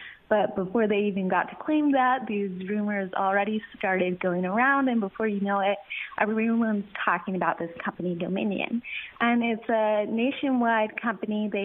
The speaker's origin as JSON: {"language": "English", "town": "Parker", "region": "Colorado", "country": "United States", "tie": "born or raised there", "said": "Yeah, so I grew up in Parker, Colorado, and then I went to school for journalism at the University of Colorado in Boulder."}